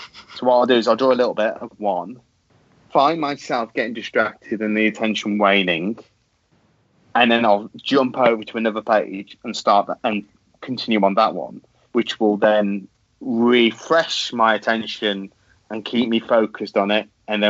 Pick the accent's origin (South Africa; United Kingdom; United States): United Kingdom; as a Brit